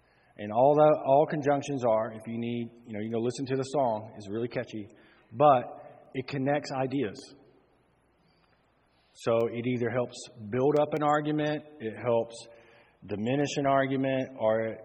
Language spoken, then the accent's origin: English; Alabama, United States; I'm from Alabama, okay? That's where I got my education.